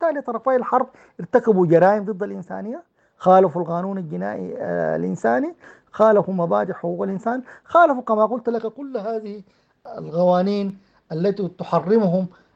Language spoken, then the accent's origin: Arabic; Sudan; وبالتالي الآن نحن كسودانيين نطالب أن يمدد لهذه اللجنة